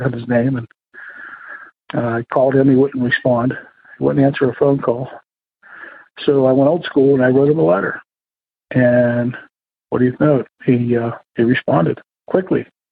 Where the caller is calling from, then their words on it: Pennsylvania, United States; Hi, Tony. I'm calling back from Western PA.